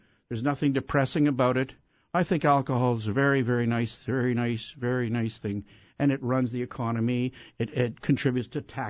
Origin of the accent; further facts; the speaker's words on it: Ireland; And I know I'm Irish because what I did is I wrapped myself tighter in the clothes